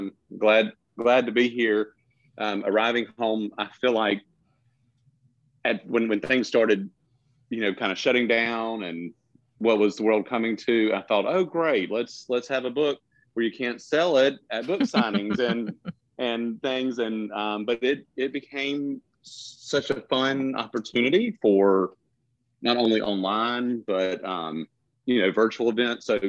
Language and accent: English; Perry, Georgia, United States; So my hometown is Perry, Georgia. I'm a native Parisian, Houston County.